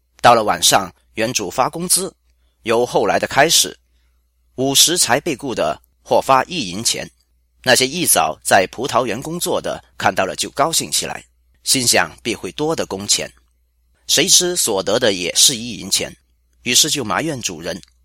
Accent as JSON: {"language": "Chinese", "country": "Hong Kong", "tie": "born or raised there", "said": "我生于60年代的香港，是贫困的年代，但也是快乐进取的年代。"}